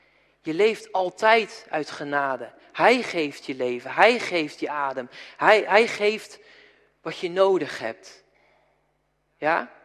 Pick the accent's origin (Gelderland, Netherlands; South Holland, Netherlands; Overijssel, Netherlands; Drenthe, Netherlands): South Holland, Netherlands; Ik kom zelf uit Zuid-Holland, dus ik mag het zeggen.